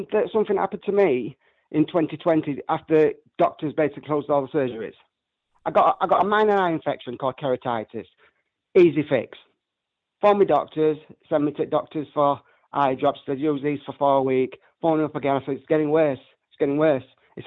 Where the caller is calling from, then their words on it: Doncaster, Yorkshire and the Humber, United Kingdom; Near Doncaster, South Yorkshire.